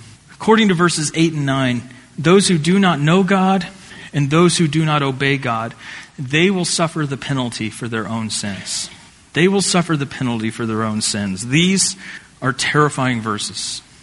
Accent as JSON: {"language": "English", "region": "Indiana", "country": "United States", "tie": "born or raised there", "said": "This one comes from my home state of Indiana."}